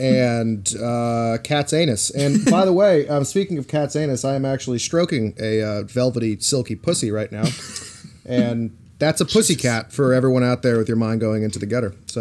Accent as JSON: {"language": "English", "region": "California", "country": "United States", "said": "I'm Californian, so I have to point"}